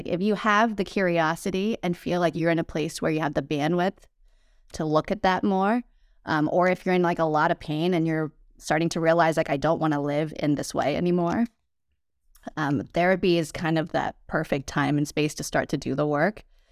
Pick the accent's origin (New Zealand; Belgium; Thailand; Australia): Thailand; now in United States; growing up in Thailand. That's, like, not really, that wasn't really, like, a program or degree you could study in Thailand. And I was coming to the U.S. for college.